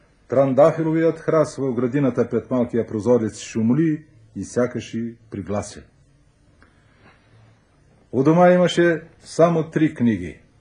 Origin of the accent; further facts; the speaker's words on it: Strazhitsa, Veliko Tarnovo Province, Bulgaria; Родното ми село Стражица се намира на 40 км от средновековната столица на България, Велико Търново. Израстох покрай бреговете на една малка, но стремителна и шумлива река